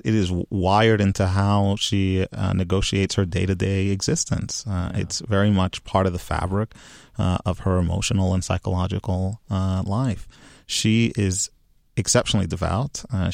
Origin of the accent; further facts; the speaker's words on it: Dominican Republic; why is it that my home country receives scant attention in historical texts, in English historical texts? So now I spend a fair bit of time thinking about the Dominican Republic